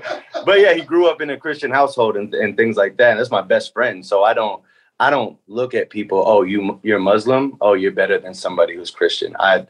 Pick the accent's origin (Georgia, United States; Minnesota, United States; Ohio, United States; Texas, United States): Georgia, United States; Atlanta; Like growing up in Atlanta, I didn't really get a good sense of political correct.